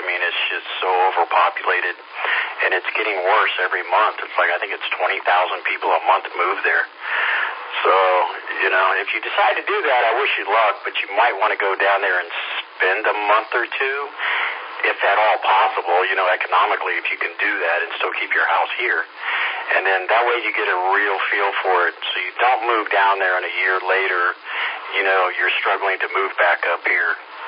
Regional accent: Miami, Florida, United States; also born or lived in Fort Myers; But yeah, I'm from Miami. I grew up in Miami and lived in Fort Myers for 20 years

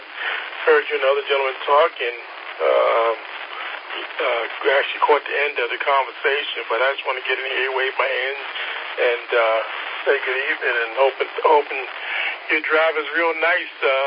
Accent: Baltimore, Maryland, United States; now in Mills River, United States; Well, I've been here in North Carolina for about 7 years now. I came from Baltimore, moved to Charlotte, from Charlotte to Clyde, then from Clyde to Mills River

